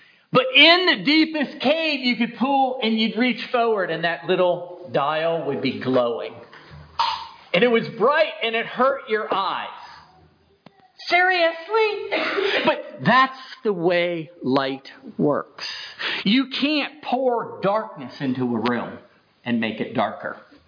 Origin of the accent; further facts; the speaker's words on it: Florida, United States; I grew up in Northwest Florida.